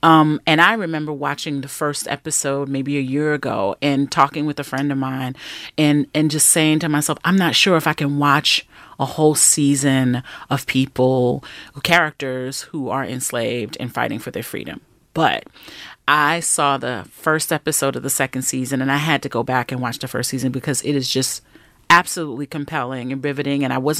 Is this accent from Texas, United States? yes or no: no; Brooklyn, New York, United States; born or raised there